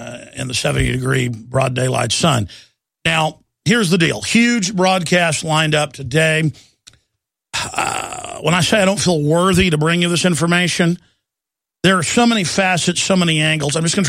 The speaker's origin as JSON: {"language": "English", "town": "Dallas", "region": "Texas", "country": "United States", "tie": "born or raised there", "lives_now": "Austin, United States", "said": "I grew up in Dallas where 4 or 5 times a year, it would ice up all over the highways and learn how to drive on it."}